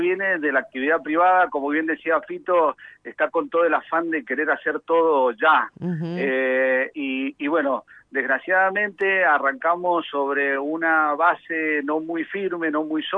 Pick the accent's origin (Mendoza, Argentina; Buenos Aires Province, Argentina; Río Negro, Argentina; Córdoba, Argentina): Mendoza, Argentina; nosotros como mendocinos creo que tenemos el derecho y el objetivo básico de conocer nuestra propia tierra.